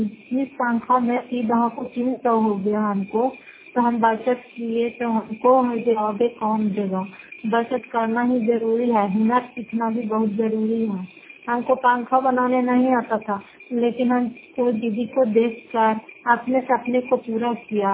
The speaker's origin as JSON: {"language": "Hindi", "town": "Fatehpur", "region": "Bihar", "country": "India", "said": "घर फतेहपुर, पंचायत मकौटा, जिला नवादा, किराए पचास ब्लॉक की निवासी हूँ।"}